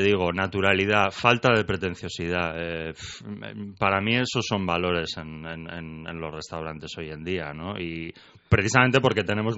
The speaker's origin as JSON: {"language": "Spanish", "town": "Bilbao", "region": "Basque Country", "country": "Spain", "said": "Yo, a ver, soy de Bilbao, hay que partir de ese hecho, ¿no?"}